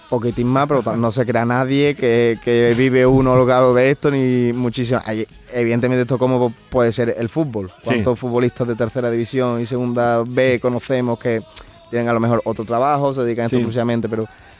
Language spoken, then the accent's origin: Spanish; Gines, Andalusia, Spain; porque sí, yo soy de Gines, entre que son 2 horas y poco en coche o 3 horas